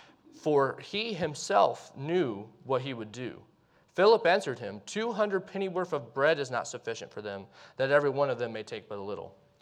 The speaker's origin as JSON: {"language": "English", "town": "Lubbock", "region": "Texas", "country": "United States", "said": "As he said … I'm from Lubbock, Texas. We go to a Bible Baptist church there in Slayton. I've grown up in church my whole life."}